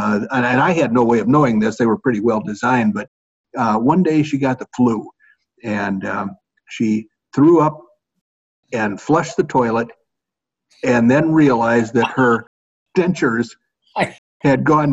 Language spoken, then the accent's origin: English; the South, United States; You know, I'm a Southerner by birth and breeding, and I grew up with a bunch of storytellers.